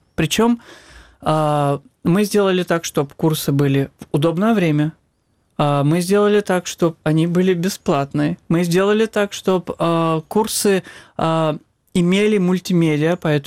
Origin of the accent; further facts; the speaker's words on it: Crimea, Ukraine; first language Crimean Tatar; мы перестаем, либо даже перестали стесняться того, что мы крымские татары. К сожалению, это было в 90-х. Мы помним, когда в маршрутках мы стеснялись говорить по-крымско-татарски